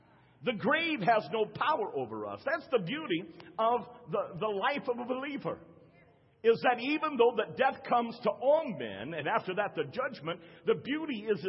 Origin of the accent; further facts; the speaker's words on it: Rock, West Virginia, United States; born there; 62 years ago, I was born in Rock, West Virginia. It was a coal mining town. And I was born in the owner's house that owned the coal mining. My mother and father worked for a company.